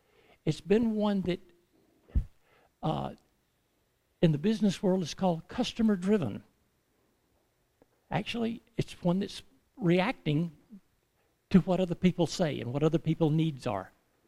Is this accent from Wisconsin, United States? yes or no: no; Georgia, United States; I am from Georgia, if y'all couldn't tell.